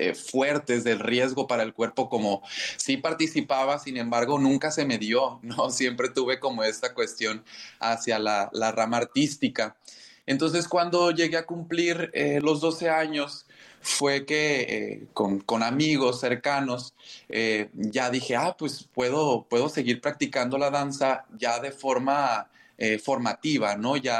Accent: Los Cabos, Baja California Sur, Mexico; also born or lived in Mazatlán; yo soy originario de Sinaloa, nacido en Mazatlán, Sinaloa, pero yo siempre he dicho que soy de aquí, de Los Cabos, de Baja California Sur, porque crecí desde los primeros años, ¿no? Prácticamente aquí me crié.

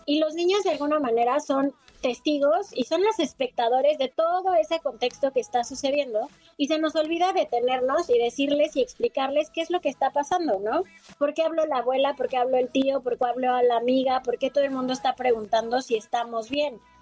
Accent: Mexico City, Mexico; Yo, como saben, soy de la Ciudad de México.

